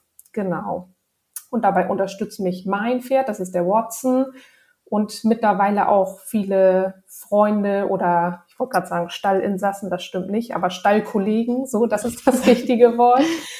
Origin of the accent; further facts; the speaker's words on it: Hamburg, Germany; Ich komme aus dem Süden Hamburgs